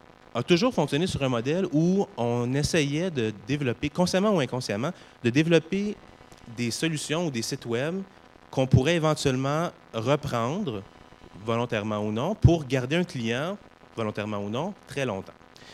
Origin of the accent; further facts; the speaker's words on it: Quebec, Canada; malgré le fait que je suis québécois ou canadien.